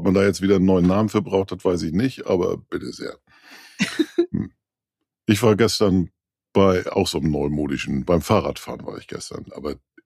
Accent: Germany; da sind wir Deutsche, wir sind ja da so ein bisschen weiter hinten.

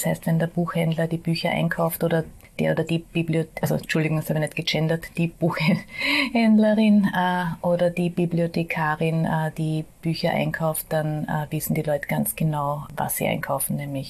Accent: Vienna, Austria; ich bin Wienerin. Habe mein ganzes Leben lang, also 52 Jahre bis jetzt hier gelebt

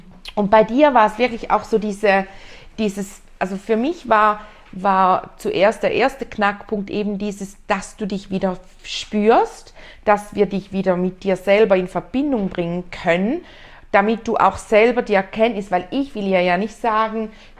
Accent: Switzerland; Also das war bei uns in der Schweiz die Regel, entweder so, dann mit Maske oder ganz weit entfernt.

